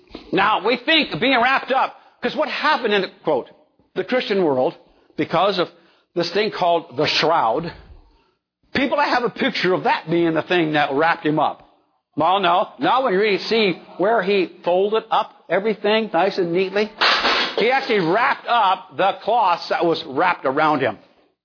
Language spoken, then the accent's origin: English; Bremerton, Washington, United States; I was growing up in Bremerton.